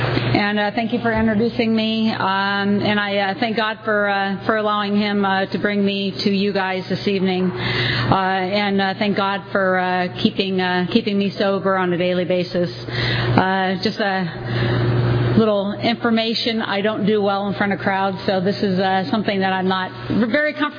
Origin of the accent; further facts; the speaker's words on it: California, United States; I grew up in the Bay Area, and I played soccer all my life from the age of 5.